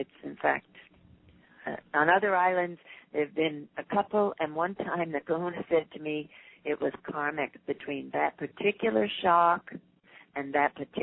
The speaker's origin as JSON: {"language": "English", "region": "New Jersey", "country": "United States", "tie": "born or raised there", "lives_now": "Hawaii, United States", "said": "Well, I grew up in New Jersey, and the Atlantic Ocean was pretty rough there. And moving to Hawaii made all the difference because the water is calm."}